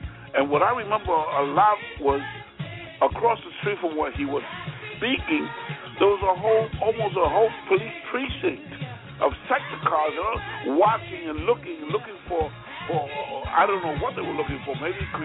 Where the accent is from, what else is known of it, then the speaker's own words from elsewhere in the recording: New York City, New York, United States; I used to walk through Harlem as a kid. I lived in Harlem anyway, and I was born in Harlem Hospital.